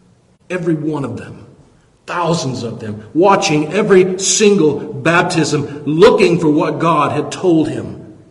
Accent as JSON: {"language": "English", "town": "Sevier", "region": "Kansas", "country": "United States", "tie": "born or raised there", "said": "You know, I grew up in Sevier, Kansas. Yeah, out in the middle of nowhere."}